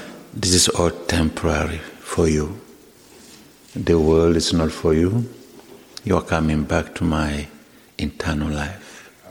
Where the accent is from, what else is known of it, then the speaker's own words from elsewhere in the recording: South Sudan; now in United States; I'm from South Sudan. South Sudan is the newest country, 10 years old today.